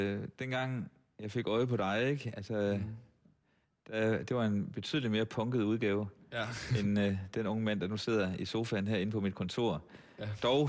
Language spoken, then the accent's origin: Danish; Aalborg, North Denmark Region, Denmark; moved away as an adult; Fordi jeg flyttede så fra Aalborg til København efter gymnasiet